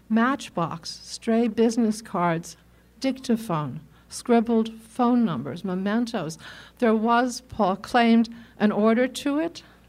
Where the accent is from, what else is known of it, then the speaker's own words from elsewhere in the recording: Los Angeles, California, United States; I grew up in Los Angeles at a time when Los Angeles was very conservative.